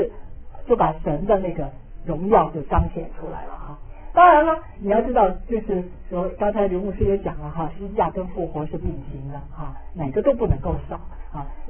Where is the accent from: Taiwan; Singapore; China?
China; Beijing; 还好我是大陆人哈、啊、我是从北京来的，所以我要讲大陆人的坏话的话大家都不会怪哈